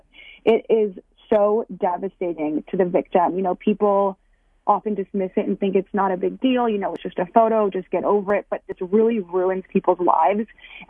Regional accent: New York, United States; But I'm really glad that now New York, which is my home state, has a anti-revenge porn law in the books.

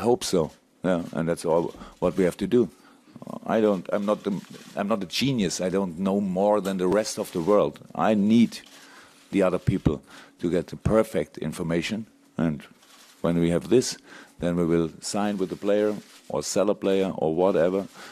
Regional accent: Baden-Württemberg, Germany; English is a second language; I'm a totally normal guy. I came from Black Forest. My mother maybe sit in front of the television and watch this press conference, understand no word until now.

